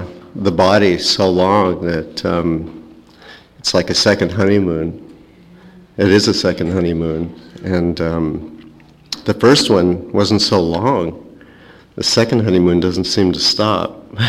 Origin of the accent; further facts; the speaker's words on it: Beverly Hills, California, United States; I was raised Jewish in Beverly Hills, and not even raised Jewish, really no religion.